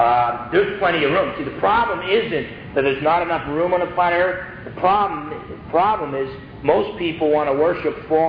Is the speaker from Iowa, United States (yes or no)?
no; New Jersey, United States; I'm from New Jersey. I just went back to New Jersey for 3 weeks, as you know.